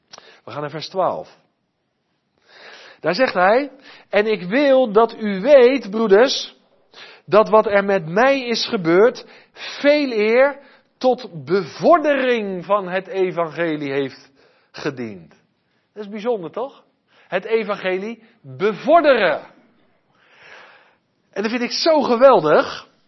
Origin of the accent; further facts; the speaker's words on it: South Holland, Netherlands; born there; Ik ben in het Westland geboren, in een glastuinbouwer.